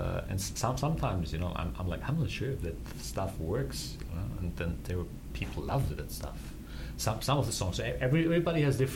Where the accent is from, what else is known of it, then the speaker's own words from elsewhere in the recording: Austria; English is a second language; Austria. I'm from Austria.